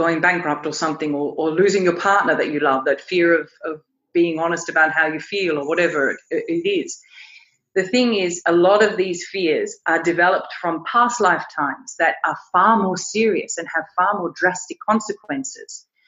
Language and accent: English; Australia; after I then returned to my home country in Australia and started a business there